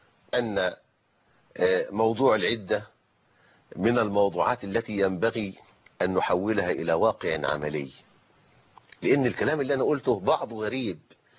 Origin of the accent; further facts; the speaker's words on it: Egypt; زي ما عندنا في مصر الشهر العقاري.